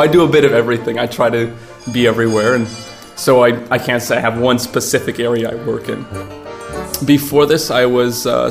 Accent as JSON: {"language": "English", "town": "Chicago", "region": "Illinois", "country": "United States", "tie": "born or raised there", "lives_now": "Auroville, India", "said": "I'm originated from the United States, born and raised in Chicago."}